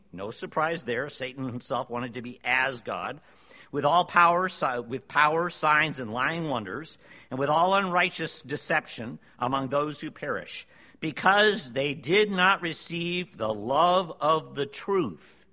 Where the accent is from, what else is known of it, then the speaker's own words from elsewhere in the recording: New York, United States; Sorry, I'm from New York and I talk fast.